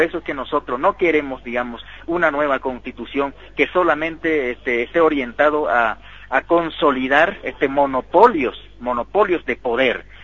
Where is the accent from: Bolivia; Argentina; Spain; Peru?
Bolivia; ya nos toca participar para ejercer en plenitud el derecho que tenemos en cuanto a ciudadano boliviano